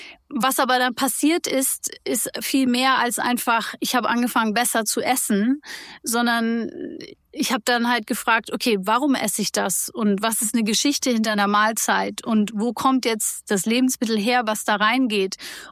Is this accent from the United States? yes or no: yes; New York, United States; also born or lived in East Africa; now in Tegernsee, Germany; ich bin in New York geboren und in New York und Ostafrika aufgewachsen und war eigentlich überall so auf der Welt unterwegs.